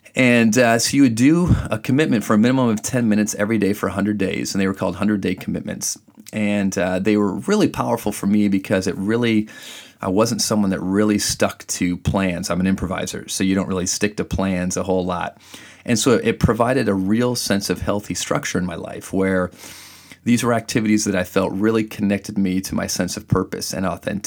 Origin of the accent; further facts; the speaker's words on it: Michigan, United States; And growing up in Michigan, you're either a Wolverine or you're a Spartan.